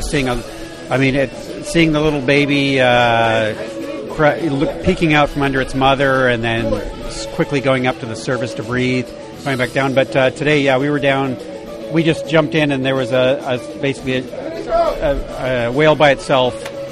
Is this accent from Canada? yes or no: yes; Canada; I'm originally from Canada